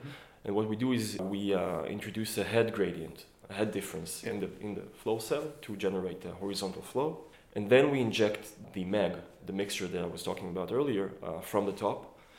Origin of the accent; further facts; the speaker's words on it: Haifa, Haifa District, Israel; So I'm from Israel, from Haifa. I did my bachelor's and master's in hydrology at the Hebrew University in Jerusalem.